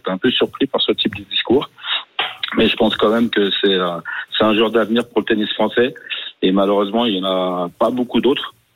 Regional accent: Spain; Je suis espagnol.

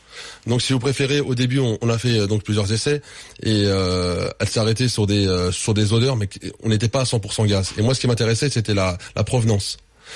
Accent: France; Moi, je suis français.

